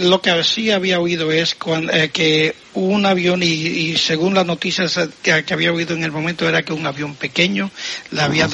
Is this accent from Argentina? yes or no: no; Puerto Rico; born there; also born or lived in Málaga, Spain; Yo nací en Puerto Rico.